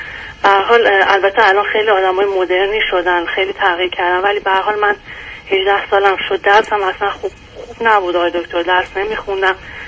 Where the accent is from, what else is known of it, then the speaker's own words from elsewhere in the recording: Iran; born there; من توی خانواده متولد شدم که در ایران سه تا بچه بودیم. من فرزند اول بودم